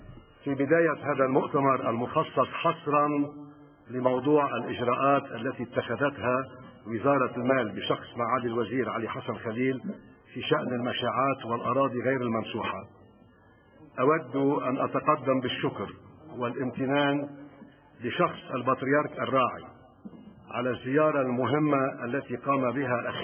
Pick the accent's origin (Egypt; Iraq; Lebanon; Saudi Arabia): Lebanon; Byblos, Keserwan-Jbeil; مؤكدة على العيش المشترك الذي هو أسلوب حياتنا كلبنانيين عامة وجبيليين خاصة.